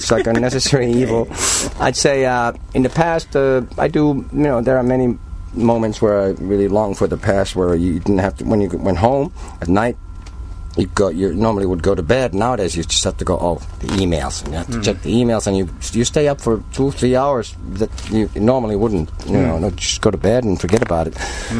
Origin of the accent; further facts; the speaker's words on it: Helsinki, Uusimaa, Finland; now in Turku, Finland; It's 2 hours from Helsinki, the capital. Turku used to be the capital. That's my hometown now. Mm. I grew up in Helsinki